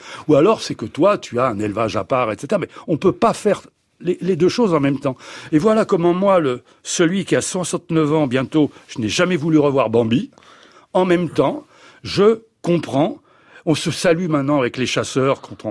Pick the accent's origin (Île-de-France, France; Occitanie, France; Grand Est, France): Île-de-France, France; Paris; moi, dans mon enfance, à Paris, dans les années 50